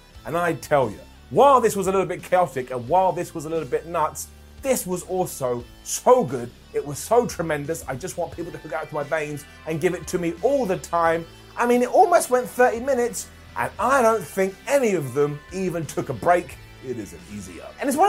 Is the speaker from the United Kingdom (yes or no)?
yes; United Kingdom; probably because I'm British, oh my gosh, he's going to do it.